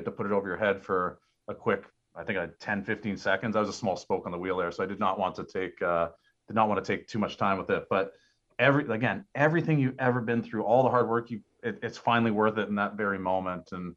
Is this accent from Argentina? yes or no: no; Canada; I'm Canadian. We grew up playing street hockey and ice hockey. Every time we were playing for something on the street, it was pretending to win the Stanley Cup.